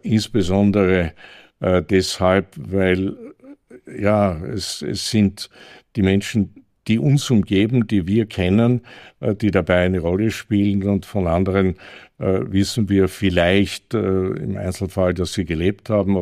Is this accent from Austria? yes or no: yes; Carinthia, Austria; In anderen Teilen Österreichs, auch in meiner Heimat in Kärnten, hat es das nicht gegeben.